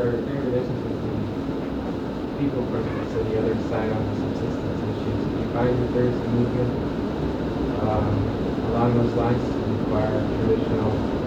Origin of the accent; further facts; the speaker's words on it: Bethel, Alaska, United States; From Bethel.